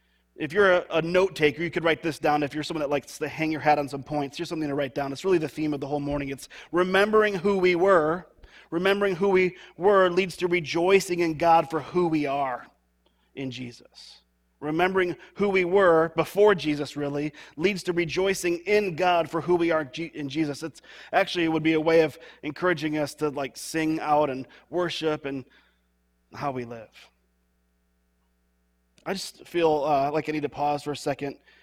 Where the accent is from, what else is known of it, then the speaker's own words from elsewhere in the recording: Jackson, Michigan, United States; also born or lived in Royal Oak; I was born in the Detroit area, Royal Oak, and my family's a part of a church there until I was the age of two. Then we made a move to Jackson, Michigan.